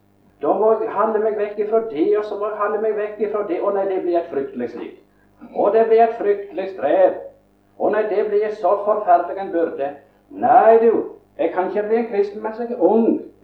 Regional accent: Agder, Norway; Og de sånn jeg vet ikke hjemme i Setesdalen

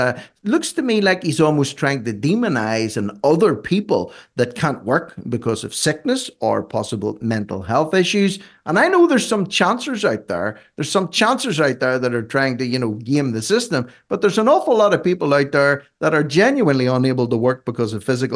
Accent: Ireland; As an Irishman, I could no problem getting into the highest maximum security prisons in Uganda.

